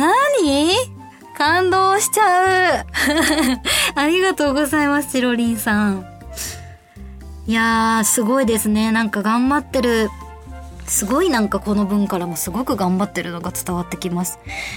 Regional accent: Nagasaki, Japan; 九州私出身なんですけど、長崎県出身なので

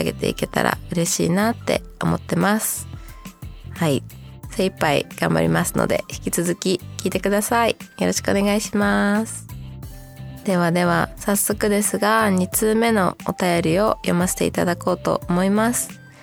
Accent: Yokohama, Kanagawa, Japan; 出身地は私も神奈川なんですよね。一緒、みっちゃんさん一緒です。神奈川の横浜市というところが出身地でございます。どうだろう、でも結構いるかも。アメリカに1年だけいたんですけど、それ以外は基本的にずっと横浜に住んでいたので、割とずっと神奈川にいます。

